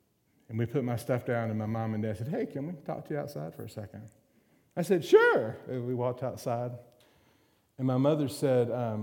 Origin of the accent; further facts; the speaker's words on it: Macon, Georgia, United States; We're from Macon, Georgia. We live on a farm.